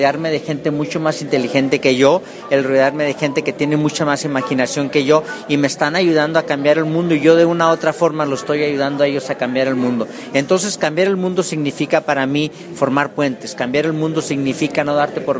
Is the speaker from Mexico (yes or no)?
yes; Mexico; also born or lived in United States; now in Colombia; Yo, lógicamente, como mexicano, el haber formado la mayor parte profesional de mi vida en Estados Unidos, el regresar no nada más a México, pero el estar en Colombia ahora